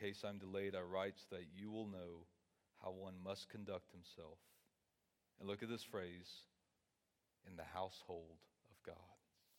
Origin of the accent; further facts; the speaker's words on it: Ville Platte, Louisiana, United States; Growing up in First Baptist Ville Platte, it's such a blessing.